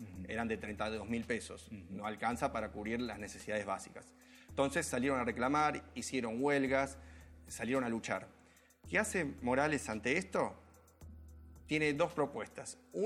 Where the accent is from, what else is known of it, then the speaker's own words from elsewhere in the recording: Argentina; la pregunta para hacernos como argentinos es